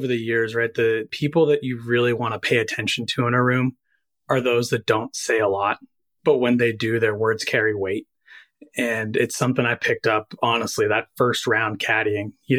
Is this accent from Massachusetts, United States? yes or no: yes; Quincy, Massachusetts, United States; growing up in Quincy, a lot of chipping golf balls in the backyard, and eventually started walking my way up to Furnace Brook and playing there, and also over at President's.